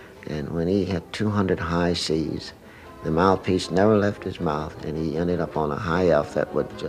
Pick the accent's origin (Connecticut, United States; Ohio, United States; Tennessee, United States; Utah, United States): Ohio, United States; Columbus; When he came to my hometown of Columbus at the Palace Theater